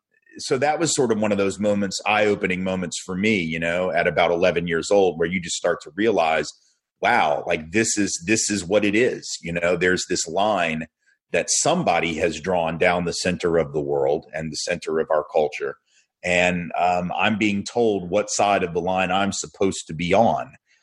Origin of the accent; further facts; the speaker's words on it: Nashville, Tennessee, United States; I grew up in Nashville and went to preschool at a historically black college.